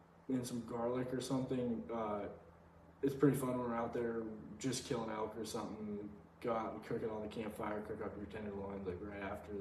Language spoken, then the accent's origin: English; Troy, Idaho, United States; Oh, I am from Troy, Idaho. I've been my whole life. Right outside of Moscow, Idaho. That's a bigger town around there. Lewiston, Idaho, right around in there.